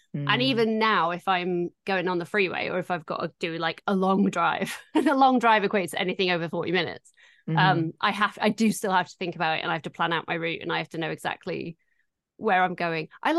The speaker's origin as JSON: {"language": "English", "town": "Doncaster", "region": "Yorkshire and the Humber", "country": "United Kingdom", "said": "And I am also from Doncaster."}